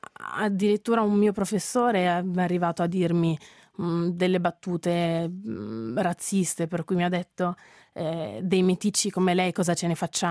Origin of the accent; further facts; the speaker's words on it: Switzerland; io sono svizzera, sono nata qui, cresciuta